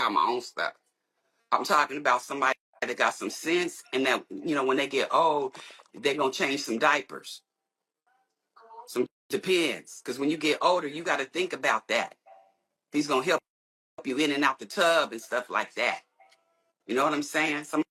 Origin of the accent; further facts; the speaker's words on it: West Coast, United States; now in Houston, United States; I'm in Houston, but I'm from the West Coast.